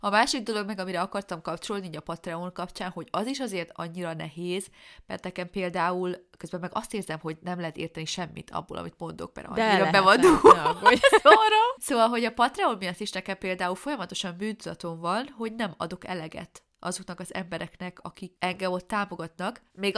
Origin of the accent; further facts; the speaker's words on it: Transylvania, Romania; hogy én azt érzem, hogy azzal, hogy én erdélyi vagyok, mindig kevesebb lehetőségem lesz, mint a budapestieknek.